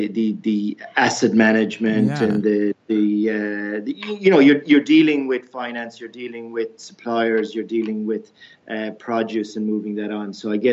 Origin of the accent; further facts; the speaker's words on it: Ireland; I suppose my entrepreneurial experience goes back to how I grew up. I grew up in Ireland. I grew up in on a farm.